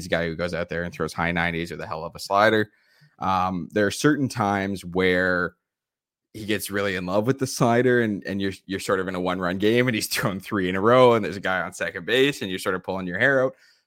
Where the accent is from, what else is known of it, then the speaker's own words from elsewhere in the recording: Canada; as a Canadian, you get these Canadian guys in baseball